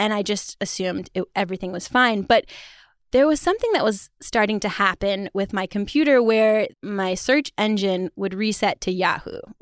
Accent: China; To give you some context, I grew up partially in China.

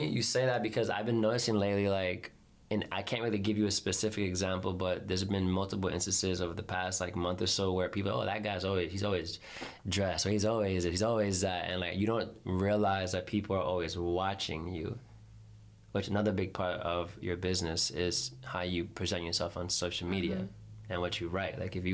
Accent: Bronx, New York, United States; all my friends growing up in the Bronx, all had the best sense of fashion

